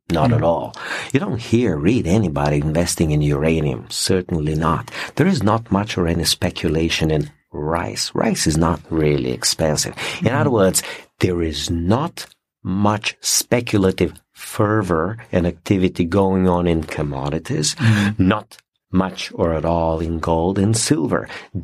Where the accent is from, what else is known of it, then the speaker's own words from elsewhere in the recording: Bulgaria; English is a second language; I've been calculating in my home country, Bulgaria